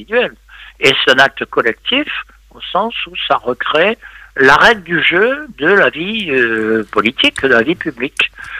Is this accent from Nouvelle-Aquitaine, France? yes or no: no; Marseille, Provence-Alpes-Côte d'Azur, France; moi, je suis Marseillais, je suis resté Marseillais de cœur, alors vous voyez.